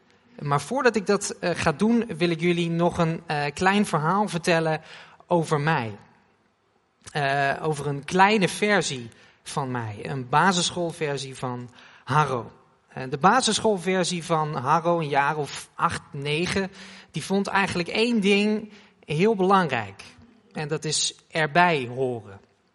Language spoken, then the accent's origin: Dutch; Oegstgeest, South Holland, Netherlands; Zij het niet dat ik ben opgegroeid in Oegstgeest. En Oegstgeest is eigenlijk een soort buitenwijk / gemeente van Leiden.